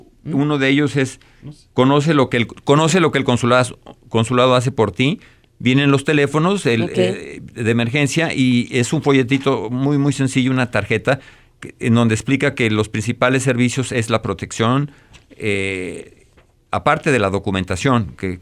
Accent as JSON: {"language": "Spanish", "country": "Mexico", "said": "Y le quiero decir que todos somos mexicanos."}